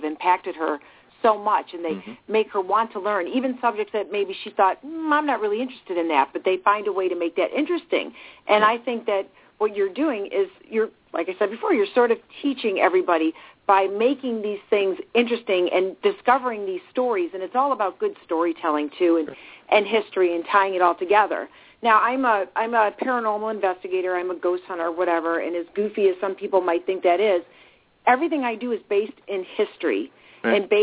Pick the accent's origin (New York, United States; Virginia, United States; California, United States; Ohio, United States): Ohio, United States; Cleveland; We're from Cleveland. We're based here in Cleveland, Ohio.